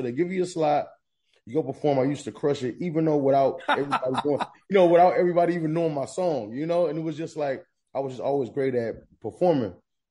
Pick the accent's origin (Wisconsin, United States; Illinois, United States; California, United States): California, United States; Long Beach; It started in Long Beach. I'm originally from Long Beach